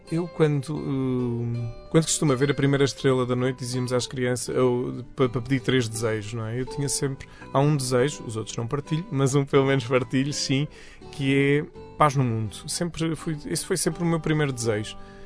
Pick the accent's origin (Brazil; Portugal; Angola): Portugal; a comer, obviamente, como bons portugueses